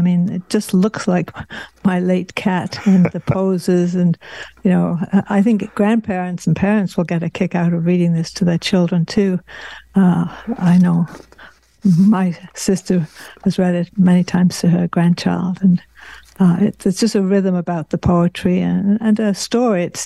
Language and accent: English; England, United Kingdom; now in Canada; I was brought up in England, even though I became Canadian. We went backwards and forwards.